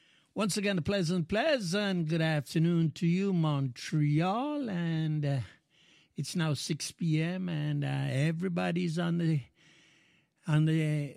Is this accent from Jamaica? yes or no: yes; Mandeville, Manchester, Jamaica; moved away as an adult; And I spent my first 23 years in good old Jamaica.